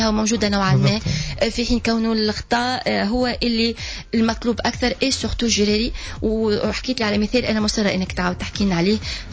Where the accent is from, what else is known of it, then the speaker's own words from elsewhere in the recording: Tunisia; احنا نتكلم تونسي